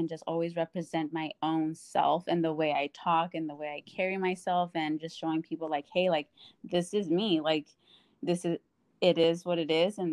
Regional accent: Bakersfield, California, United States; also born or lived in Arroyo Grande; And I ended up moving to Bakersfield, California when I was just like 9 years old. And, grew up from there.

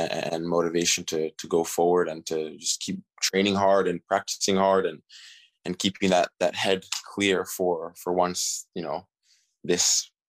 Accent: Kansas City, Missouri, United States; born there; Well, yeah, I was born in Kansas City, Missouri, and I spent my first 8 years there of my life.

